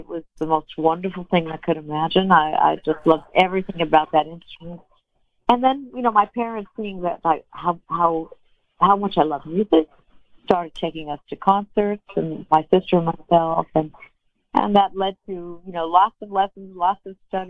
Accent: New York City, New York, United States; I grew up in New York City, and we went to concerts a lot.

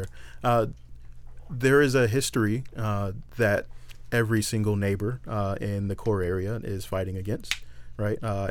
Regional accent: Toronto, Ontario, Canada; I grew up on Pinewood Avenue, the 700 block of Pinewood Avenue, which, yeah, Chief recognizes, right?

